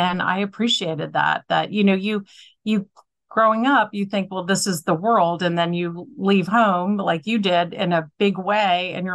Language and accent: English; New York, United States; coming from the small girl school, growing up in New York, I just needed to broaden my horizons.